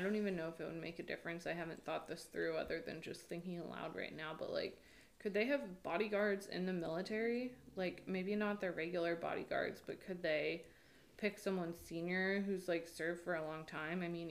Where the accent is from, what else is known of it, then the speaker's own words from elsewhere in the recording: United States; Like, I'm American, I want to litigate